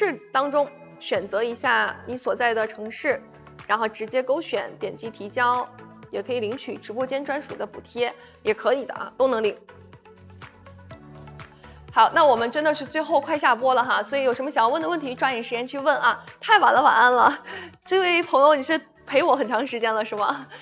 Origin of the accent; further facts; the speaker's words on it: Heilongjiang, China; 我就是黑龙江的